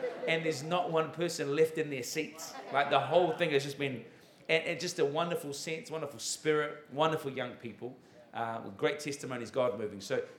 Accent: Ottawa, Ontario, Canada; also born or lived in Auckland, New Zealand; Back home in Ottawa, I'm from Canada. I was born in New Zealand, born in Auckland.

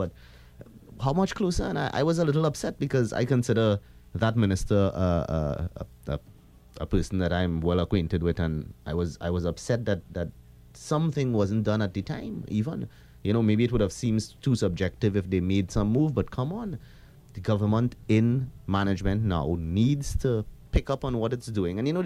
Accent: Trinidad & Tobago; accent: Trinidadian; they recognized my accent as Trinidadian, they'd be like, oh, you're Trinidadian, what are you doing here?

